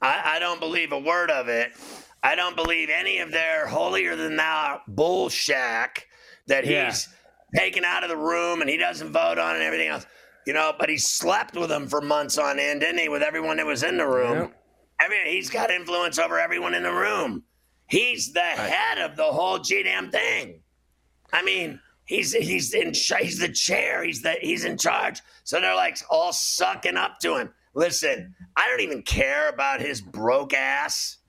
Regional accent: Pittsburgh, Pennsylvania, United States; It's a state, and I loved it. I'm from Pittsburgh. I love West Virginia

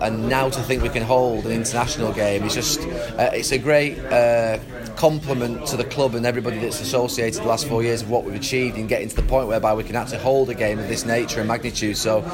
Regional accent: England, United Kingdom; I'm English

